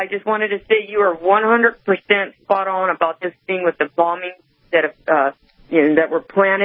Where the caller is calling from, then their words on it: California, United States; California.